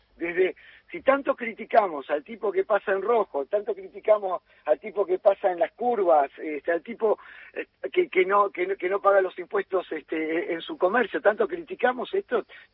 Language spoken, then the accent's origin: Spanish; Argentina; Y confundimos este temita que, como buenos argentinos, de la viveza criolla